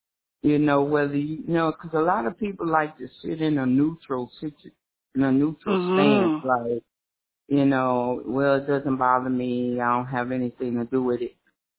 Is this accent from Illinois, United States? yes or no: yes; East St. Louis, Illinois, United States; because I was raised in East St. Louis, Illinois, and it's like 98% black.